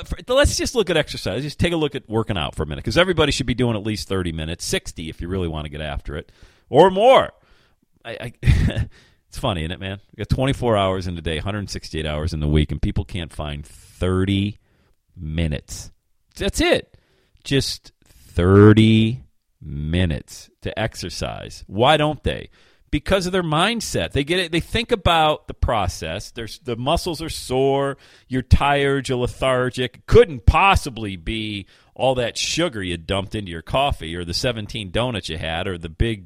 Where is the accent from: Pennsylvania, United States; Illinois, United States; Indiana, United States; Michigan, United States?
Pennsylvania, United States; Bradford; Like, I remember growing up in the Buffalo, New York area, man. Bradford, PA, we would get the big city station out of Buffalo, Rock 102.